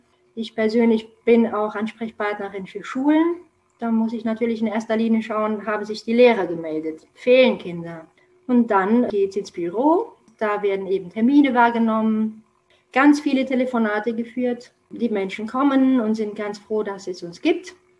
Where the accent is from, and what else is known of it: Romania; German is a second language; moved away as an adult; now in Saarbrücken, Germany